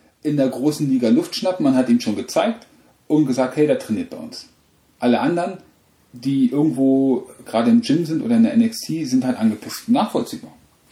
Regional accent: eastern Germany, Germany; bin ja ein Kind des Ostens und als dann die Mauer aufging

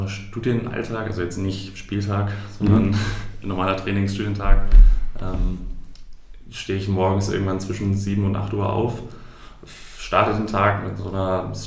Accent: Oldenburg, Lower Saxony, Germany; Ich komme aus Oldenburg. Oldenburg ist auch nicht sonderlich groß. Gerade die Innenstadt ist eher kleiner gehalten.

